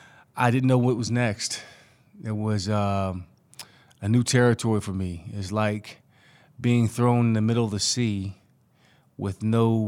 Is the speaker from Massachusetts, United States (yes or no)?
no; Philadelphia, Pennsylvania, United States; Growing up in Philadelphia, grew up a Penn State fan, had dreams of donning the blue and white for Joe Paterno, wanted nothing more than wear the black cleats and be close to home.